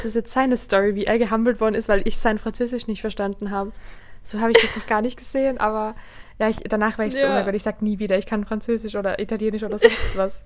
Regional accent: Austria; dann meinte er dann, woher ich komme, weil man hört meinen Akzent. Danke, dass es jeder mal rauspickt. Und dann war ich halt so aus Österreich und er meinte dann so, oh, was kannst du denn noch für Sprachen? Und dann war ich so, Französisch und Italienisch habe ich gelernt.

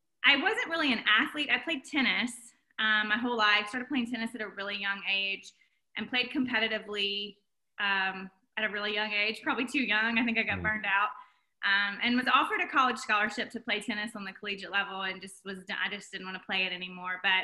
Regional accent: Clinton, Mississippi, United States; also born or lived in Birmingham, Alabama; So yeah, I grew up in Clinton. I lived in Clinton, Mississippi my whole life. Pretty much lived in Mississippi my whole life.

